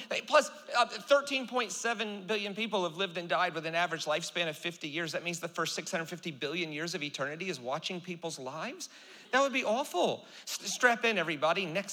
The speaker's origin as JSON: {"language": "English", "region": "the South", "country": "United States", "tie": "born or raised there", "said": "So I grew up in the South, and the word righteousness in the South, in America, was a function of not doing bad things, right?"}